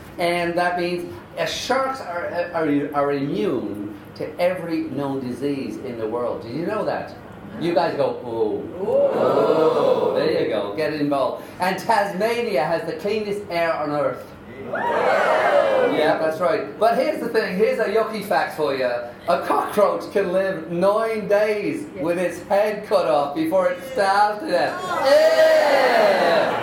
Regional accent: Canada; It's like Canadians. I'm from Canada.

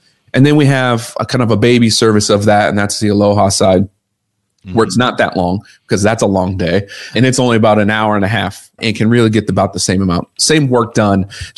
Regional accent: Omaha, Nebraska, United States; I grew up in Omaha, Nebraska with a dad that wasn't around, a mom that was working 12-hour shifts.

